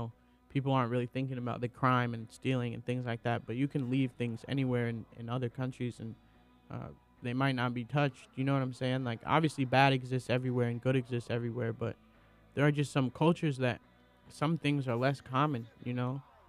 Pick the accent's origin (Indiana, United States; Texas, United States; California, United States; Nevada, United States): California, United States; Alameda; I come from Alameda, California. There's a whole bunch of Asian people, but they're all from different places.